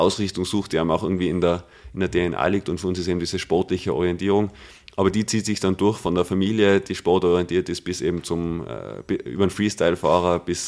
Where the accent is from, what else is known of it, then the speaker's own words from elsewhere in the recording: Tyrol, Austria; Das nimmt man als Tiroler vielleicht gar nicht so wahr